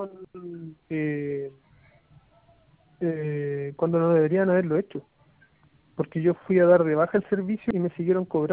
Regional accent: Curicó, Maule, Chile; yo soy de Curicó, no sé si ubico Curicó

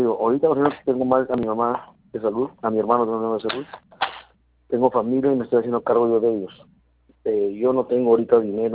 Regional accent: Tumbes, Peru; y soy de Tumbes, solo de Tumbes

